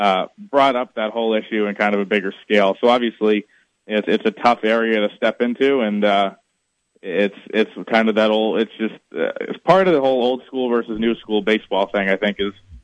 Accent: Massachusetts, United States; I am, yep, born and raised in Mass.

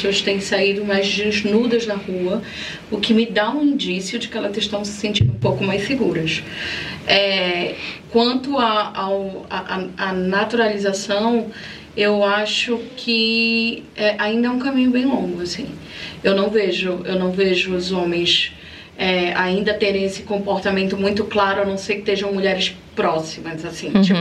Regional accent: Belém, Pará, Brazil; eu sou de Belém do Pará

